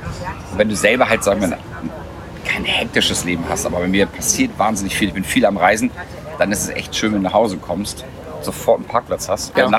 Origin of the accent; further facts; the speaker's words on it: Ohlstedt, Hamburg, Germany; sind wir auf dem Land aufgewachsen. Mhm. Also Randgebiet, Ohlstedt, Dudenstedt, das ist eine ganz schöne Ecke außerhalb von Hamburg. Und sind dann immer in die wilde Stadt gezogen nach Hamburg, Winterhude.